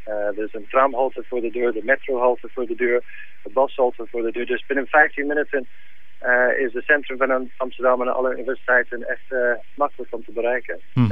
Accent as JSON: {"language": "Dutch", "region": "Scotland", "country": "United Kingdom", "lives_now": "Netherlands", "said": "Ja, dat komt uit Schotland, waar ik vandaan kom, als ik eerlijk ben."}